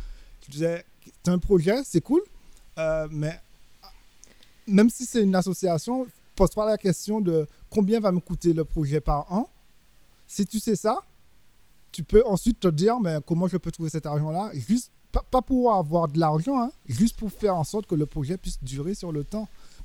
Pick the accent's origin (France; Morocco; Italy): France; Nous, on est des Français en France, nous.